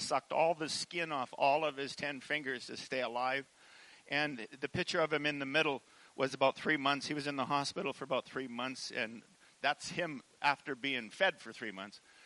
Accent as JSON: {"language": "English", "country": "Canada", "said": "as a Canadian farm boy, you just never heard of things like that."}